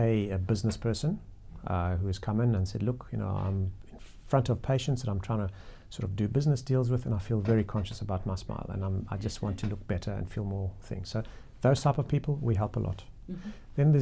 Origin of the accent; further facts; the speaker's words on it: Zimbabwe; obviously, I grew up in Zimbabwe